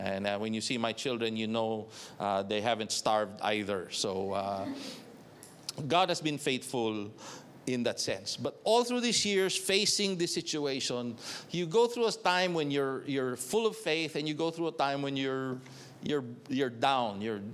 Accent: Bacolod, Western Visayas, Philippines; I come from Bacolod, which is about an hour away by fast craft from Iloilo, another island. So I speak the dialect, so they said, maybe you're the guy.

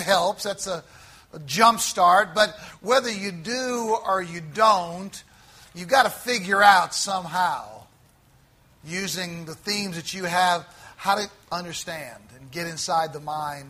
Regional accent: Collinsville, Illinois, United States; I'm from Collinsville. Of course, they all knew that town. And here's three random strangers in Narita Airport at the same time from three tiny little towns in Illinois in the U.S.

